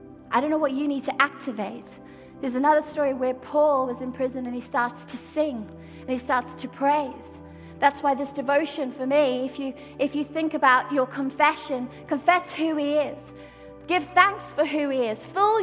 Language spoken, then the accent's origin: English; South Africa; I say this as someone who was born and brought up in South Africa